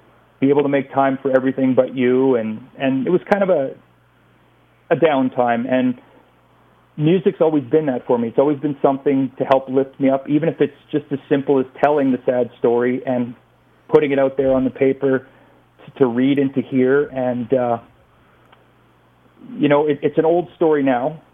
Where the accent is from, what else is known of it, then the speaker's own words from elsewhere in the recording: Manitoba, Canada; now in Alberta, Canada; I was originally from Manitoba. I'm now based loosely in Alberta. It's kind of a back and forth situation.